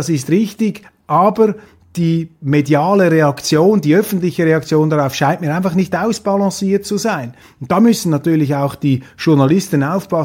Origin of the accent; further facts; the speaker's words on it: Switzerland; als Schweizer kann ich von außen nur sagen